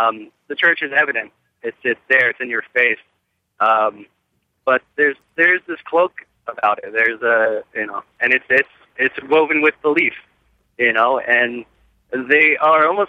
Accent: Clearwater, Florida, United States; I grew up in Clearwater, Florida, where the Church of Scientology is a huge face there.

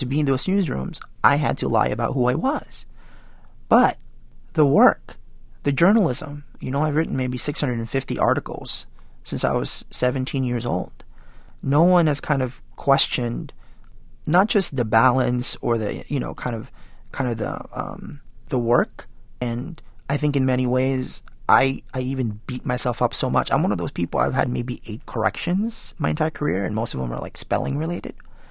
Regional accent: California, United States; I grew up in California and right around Proposition 187

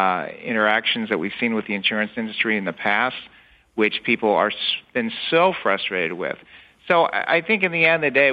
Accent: Ohio, United States; And by the way, I'm originally from Ohio, so I welcome your listeners from Ohio as well.

